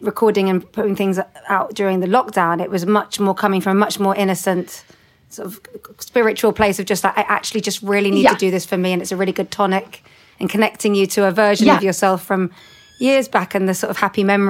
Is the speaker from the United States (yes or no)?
no; London, United Kingdom; given it was a really drizzly day in my hometown in London.